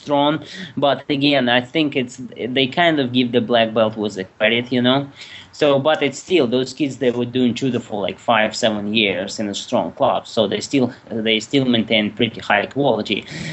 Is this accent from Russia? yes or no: yes; Russia; since I'm from Russia, I will use examples from Russia.